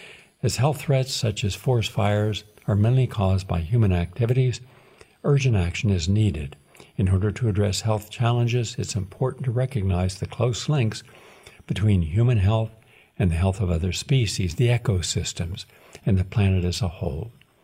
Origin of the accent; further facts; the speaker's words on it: West Virginia, United States; I grew up in West Virginia. I grew up in a small city. The entire county of Wood County only had 40,000 residents.